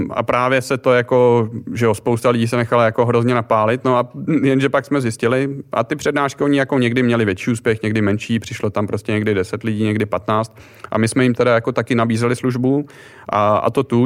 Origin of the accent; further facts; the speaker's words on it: Nové Město na Moravě, Vysočina Region, Czechia; já jsem z Nového Města na Moravě, takže jako 3/4 hoďky